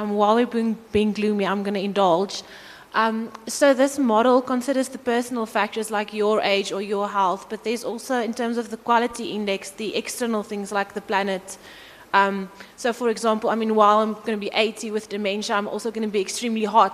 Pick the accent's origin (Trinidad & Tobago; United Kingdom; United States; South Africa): South Africa; Cape Town, Western Cape; I come from Cape Town.